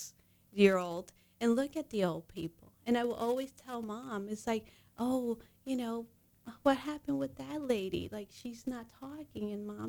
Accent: Brooklyn, New York, United States; I'm from Brooklyn, New York. So I went to kindergarten on my own, 3 blocks in Brooklyn, alone.

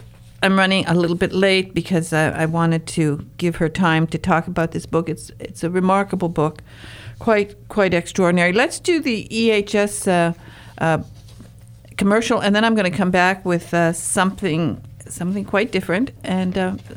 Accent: Michigan, United States; I'm from Northern Michigan, and we mispronounce everything up there.

